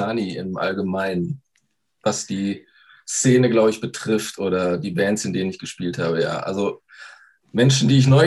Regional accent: North Rhine-Westphalia, Germany; ich komme halt aus Nordrhein-Westfalen, das ist so eine Handballhochburg, es gibt 1000 Handballvereine

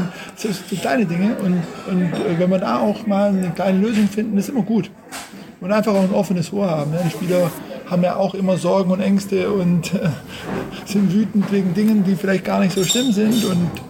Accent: Stuttgart, Baden-Württemberg, Germany; das Turnier sozusagen auch ein bisschen repräsentieren darf als Stuttgarter.

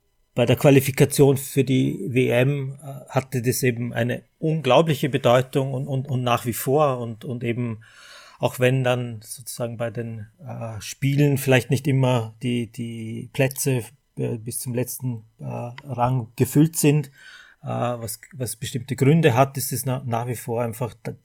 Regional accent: Vorarlberg, Austria; Ich komme eben aus Vorarlberg, an der Grenze Schweiz, Deutschland, genau.

